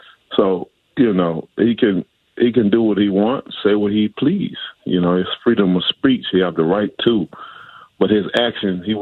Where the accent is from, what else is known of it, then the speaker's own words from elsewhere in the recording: Tuscaloosa, Alabama, United States; Well, where I came from, it was all about football. Basketball. I'm from Tuscaloosa, Alabama. So, you know, as a child, that's all we saw.